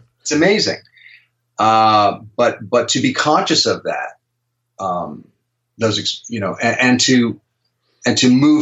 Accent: Chicago, Illinois, United States; also born or lived in East Coast; Well, I was born in the East Coast, but I think I call my home. My dad moved to Chicago when I just entered high school. So I went to high school in Chicago.

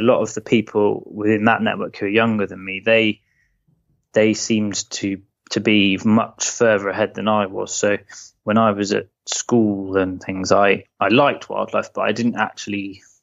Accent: Peterborough, East of England, United Kingdom; now in Somerset, United Kingdom; I grew up in Peterborough, so in the which is in the east, and not far from the East Anglian Fens. So in a sense, quite a similar landscape. Although over there, if it's not fenland, it's mostly agriculture, arable farming.

